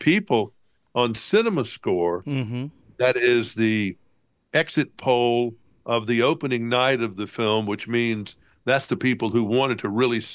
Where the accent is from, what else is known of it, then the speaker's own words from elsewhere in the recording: Alabama, United States; And I remember growing up in Alabama, there were billboards that said impeach Earl Warren